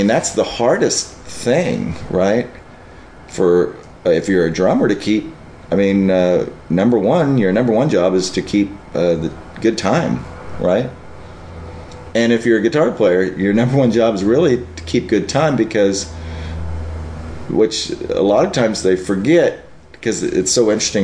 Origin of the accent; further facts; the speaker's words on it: Denton, Texas, United States; also born or lived in Dallas; I mean, I'm from Dallas, and so... Or I'm from Denton, actually. Then we moved to Dallas eventually.